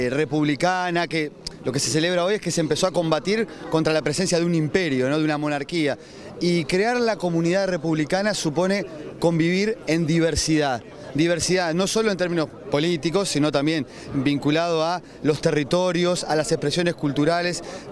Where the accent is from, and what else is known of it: Uruguay